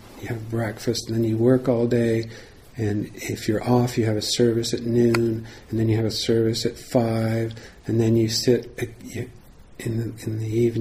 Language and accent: English; Monterey, California, United States; I grew up in Monterey and used to go to Carmel in the summers, Carmel Valley in the summers.